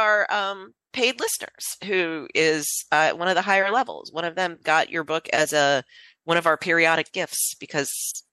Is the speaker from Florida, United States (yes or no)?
yes; Clearwater, Florida, United States; I had a friend come in from Colorado, and she and I grew up in Clearwater together.